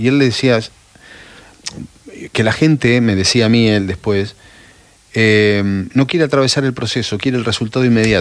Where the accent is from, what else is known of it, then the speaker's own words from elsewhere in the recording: Sunchales, Santa Fe, Argentina; Yo soy de Sunchales.